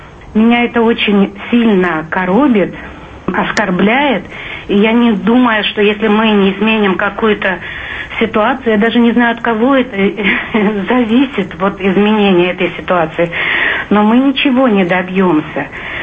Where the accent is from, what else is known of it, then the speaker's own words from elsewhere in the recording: Ukraine; я украинка по национальности. И, естественно, что я разговариваю на украинском языке.